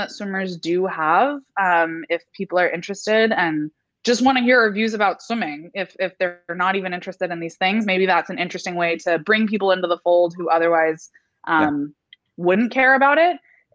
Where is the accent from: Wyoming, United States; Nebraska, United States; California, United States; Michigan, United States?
California, United States; And I grew up in Northern California, and I think what I absorbed out of history lessons in my school